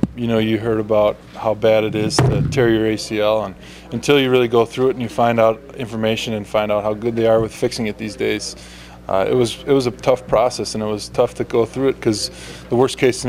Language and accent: English; Wisconsin, United States; I grew up in Wisconsin, and obviously Michigan's very close by.